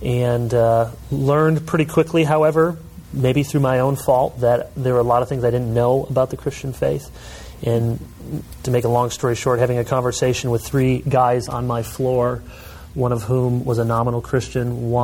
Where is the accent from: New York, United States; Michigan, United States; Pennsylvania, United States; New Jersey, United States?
Michigan, United States; also born or lived in Chicago, United States; But born in Chicago and then moved to Michigan when I was a young kid and grew